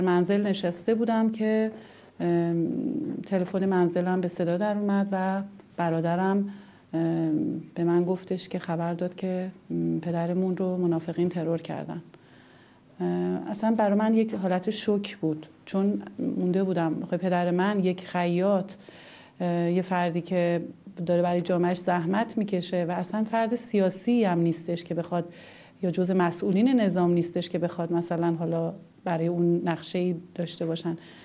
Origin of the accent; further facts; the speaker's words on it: Tehran, Tehran Province, Iran; born there; در یک خانواده تقریبا مذهبی و متوسط و در شهر تهران متولد شدم.